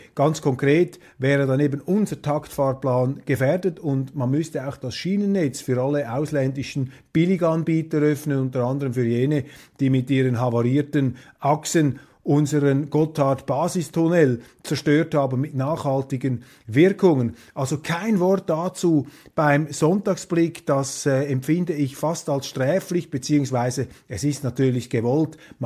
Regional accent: Switzerland; Und als Schweizer haben wir einfach alles Interesse, uns nicht in diesen Wahnsinn hineinziehen zu lassen.

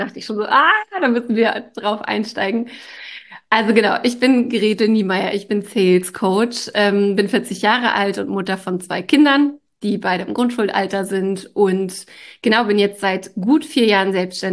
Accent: Mecklenburg-Vorpommern, Germany; Also ich bin in der Nähe von Rostock aufgewachsen. Ich habe in Flensburg studiert, in Hamburg gelebt

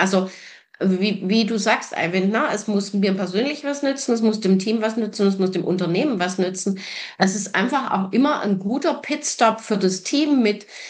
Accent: Sweden; Das ist nicht so bei uns in Schweden.

